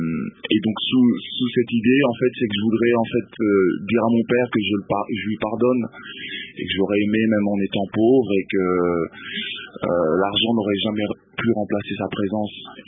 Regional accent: Lubumbashi, Haut-Katanga, DR Congo; surtout par rapport à ma ville natale, Lubumbashi.

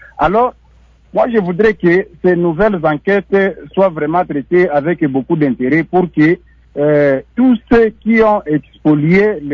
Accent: Bukavu, South Kivu, DR Congo; Nous ne savons plus quoi faire avec les gens qui vivent ensemble avec les morts ici chez nous à Bukavu.

